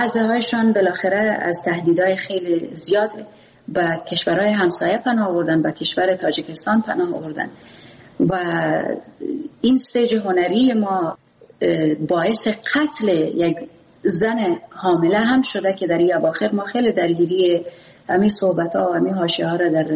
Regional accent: Afghanistan; first language Pashto; ولی خب پیش آمد که اینا ما را باید به قندهار میفرستادن و جنگ میفرستادن، چون ما زبان مادریم پشتو است.

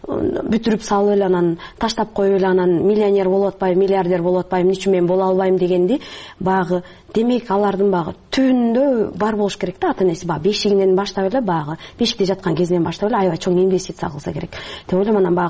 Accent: At-Bashy, Naryn Region, Kyrgyzstan; мен өзүм деле ат башыда чоңойгом, э анан ат башыда шырдак жасабаган эч ким жок, баарыбыз билебиз, э кол эмгек менен ушу сырттагы мал чарбачылыгы менен чоңоебуз.

